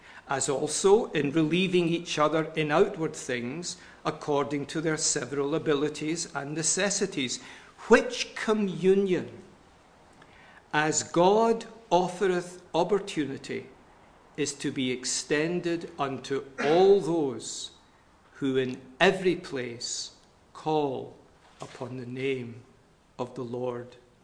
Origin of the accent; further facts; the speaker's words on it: Glasgow, Scotland, United Kingdom; I'm from Glasgow. My first degree was in Glasgow.